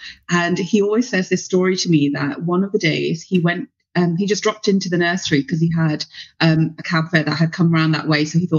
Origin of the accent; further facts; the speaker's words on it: London, United Kingdom; born there; I was born in the UK. I was born in London. And, you know, I was a child of an immigrant